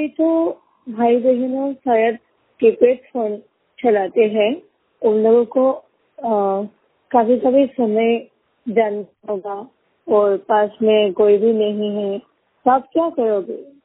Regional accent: Assam, India; असम से हूँ।

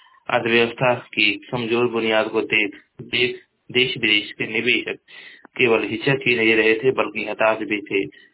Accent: Maharajganj, Uttar Pradesh, India; मैं जिला महाराजगंज का निवासी हूँ।

